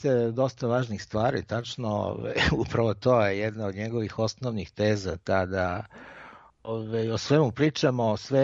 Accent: Serbia; kakav je u Italiji na delu, kao i kod nas u Srbiji, ima zaista žestokih egzistencijalnih problema.

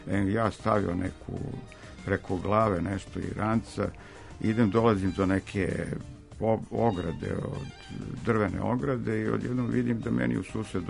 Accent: Belgrade, Serbia; ja sam iz Beograda, iz Jugoslavije, to je bilo davno.

